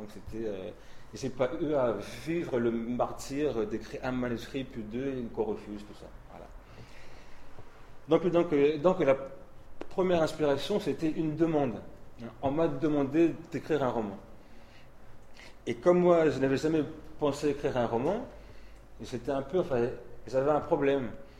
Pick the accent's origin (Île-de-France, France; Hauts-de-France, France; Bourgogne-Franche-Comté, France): Île-de-France, France; J'ai grandi en Île-de-France, en Seine-et-Marne.